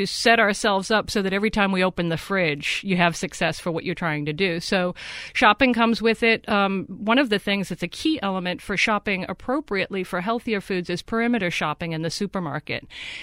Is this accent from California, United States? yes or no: no; Boston, Massachusetts, United States; I went on to my hometown of Boston